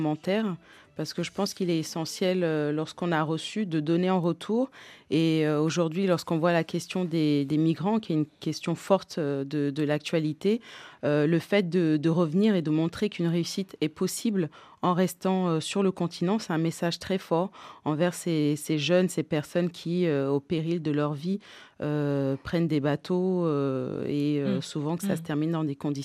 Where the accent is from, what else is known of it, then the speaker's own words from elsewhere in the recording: France; en grandissant en France